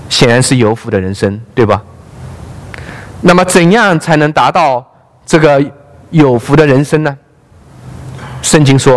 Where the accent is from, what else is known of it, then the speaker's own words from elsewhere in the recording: China; 我的家乡是中国民间信仰很兴盛的地方，四大佛教圣地之一就在我家乡隔壁